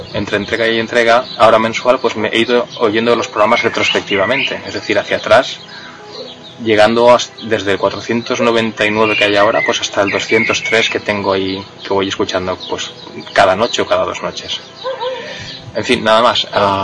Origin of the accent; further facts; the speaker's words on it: Valencia, Valencian Community, Spain; born there; now in Ibiza, Spain; aunque yo nací en Valencia, no lejos de aquí.